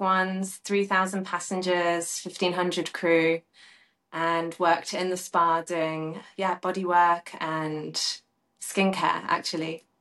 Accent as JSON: {"language": "English", "town": "Southampton", "region": "South East England", "country": "United Kingdom", "tie": "born or raised there", "said": "I grew up in Southampton in the south of UK."}